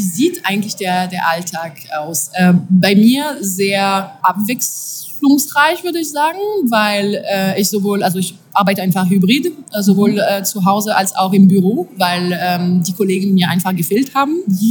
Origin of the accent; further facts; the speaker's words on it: France; German is a second language; moved away as an adult; now in Germany; Also als Französin wäre eigentlich für, nicht als Französin, sondern als … war es eigentlich nicht vorstellbar für mich, außerhalb von Frankreich zu leben überhaupt.